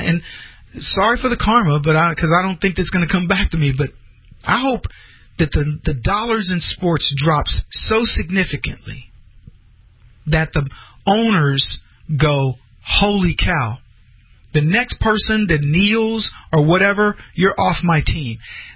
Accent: Texas, United States; You know, I was from Texas, so for the Cowboys, I was for the Texas Rangers.

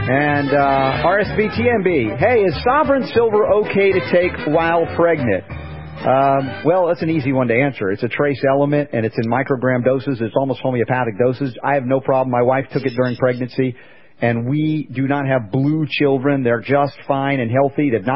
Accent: United States; I'm an American, and I was raised in this level of ignorance.

